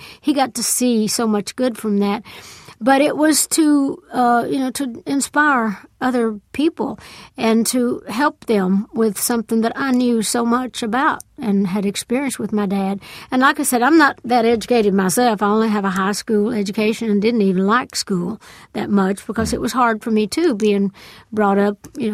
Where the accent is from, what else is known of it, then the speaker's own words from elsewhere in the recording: Tennessee, United States; Now, we started in my hometown, went all over Tennessee.